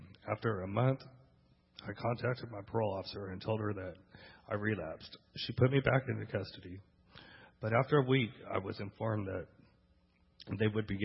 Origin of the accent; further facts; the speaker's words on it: Fresno, California, United States; born there; I was born in Fresno, the youngest of three and the only boy.